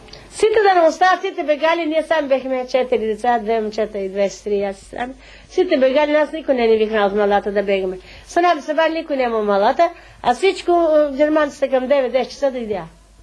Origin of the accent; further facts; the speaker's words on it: Strumica, Southeastern, North Macedonia; От Струмица, аз съм от Югославия, от Струмица в Скопие, от Скопие Белград, от Белград Земан, от Земан Загреб.